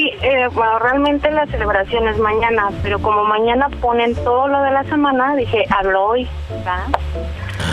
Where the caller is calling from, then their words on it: Tampico, Tamaulipas, Mexico; De Tampico.